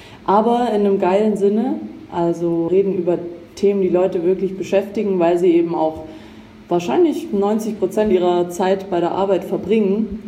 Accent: Baden-Württemberg, Germany; Schwabe bin ich auch.

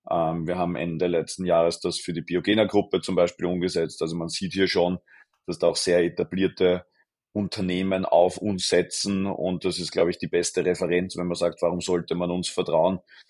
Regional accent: Austria; als österreichische Investorin

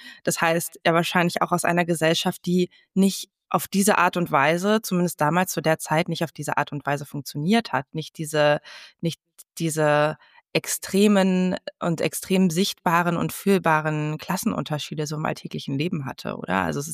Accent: East Germany, Germany; ich komme aus dem Osten

